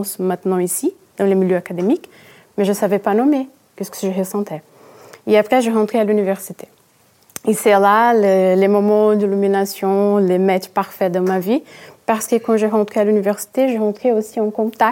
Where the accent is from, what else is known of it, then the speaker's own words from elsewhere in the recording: Brazil; French is a second language; Donc je suis brésilienne, je suis née une femme à la campagne, très éloignée, dans un petit village